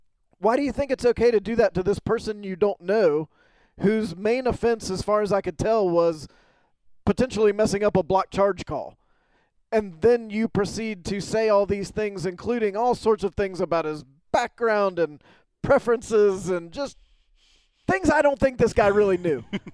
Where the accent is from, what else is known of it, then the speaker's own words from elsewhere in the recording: Greensboro, North Carolina, United States; But I grew up in Greensboro, and I was a big Tar Heel fan.